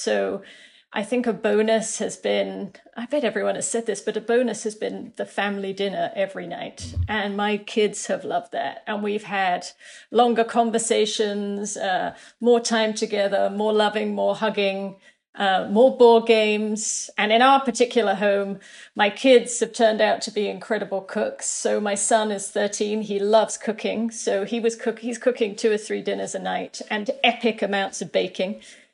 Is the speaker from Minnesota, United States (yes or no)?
no; New York City, New York, United States; certainly as a New Yorker, I think all of us are processing more trauma than you might imagine.